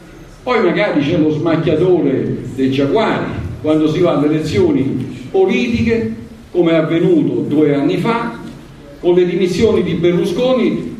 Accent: Arpino, Lazio, Italy; lo sentirete dalla mia impressione dialettale. Vengo dalla Ciociaria, quindi vengo da Arpino, la patria di Marco Tullio Cicerone

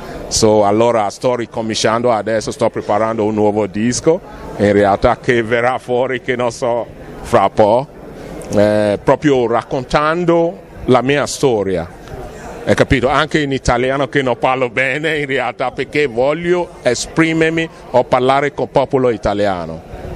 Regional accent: Nigeria; Italian is a second language; now in Italy; Io sono nigeriano.

